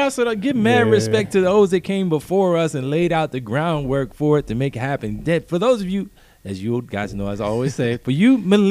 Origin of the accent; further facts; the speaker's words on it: Lancaster, Pennsylvania, United States; I grew up in Lancaster, Pennsylvania. Jimmy Jones was from Harrisburg, Pennsylvania.